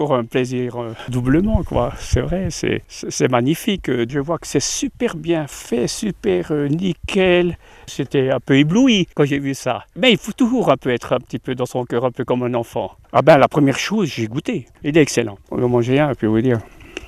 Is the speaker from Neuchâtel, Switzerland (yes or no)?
no; Jura, Switzerland; je viens des Franches-Montagnes